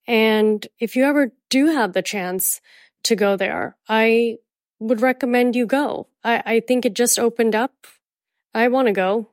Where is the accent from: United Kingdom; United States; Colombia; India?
India; And I have worked with my own country, India.